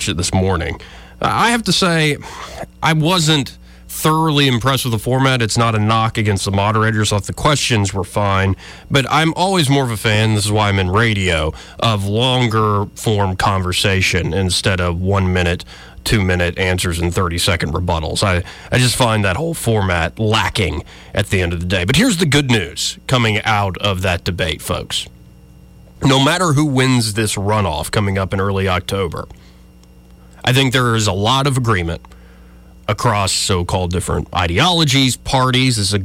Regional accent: Montgomery, Alabama, United States; And it, because of his choice to retire here, this is why Montgomery is my hometown.

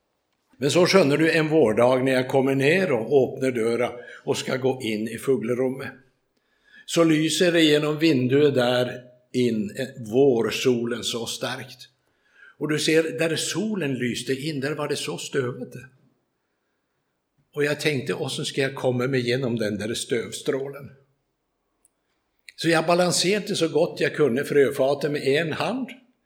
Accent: Norrland, Sweden; Jag växte upp i Nordsverige i ett konditori och en uteservering med springbrunnar och svaner och fasaner och you name it.

